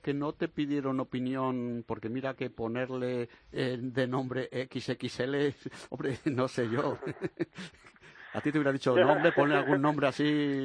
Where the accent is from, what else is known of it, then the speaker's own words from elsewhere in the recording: Spain; aunque a nosotros como españoles